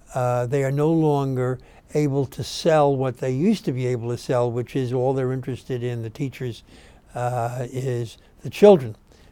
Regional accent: New York City, New York, United States; born there; Less than 50% of the people who live in the city of New York were born here. I'm one of them. I was born in the Bronx.

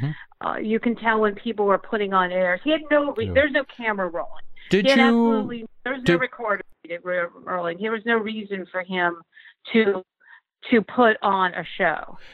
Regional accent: Pittsburgh, Pennsylvania, United States; before he went to speak at a Marcellus Shale coalition in my hometown of Pittsburgh.

